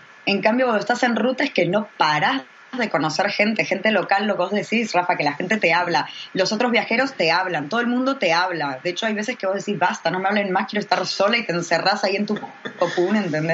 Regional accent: Buenos Aires, Argentina; Porque yo me crié en Buenos Aires.

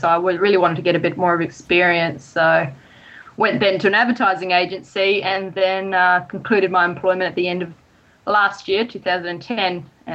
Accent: New Zealand; accent: New Zealand; I lost my New Zealand accent very long ago, unfortunately, but, you know.

